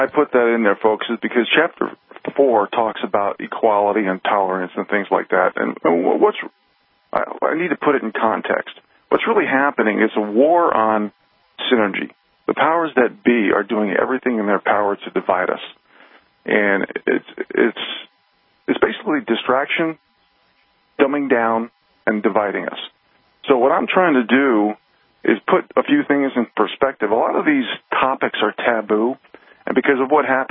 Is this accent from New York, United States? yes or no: yes; New York, United States; So this has been my dream to live this way since I was a teenager back growing up in New York, to live off the grid, off the land, hunt and fish.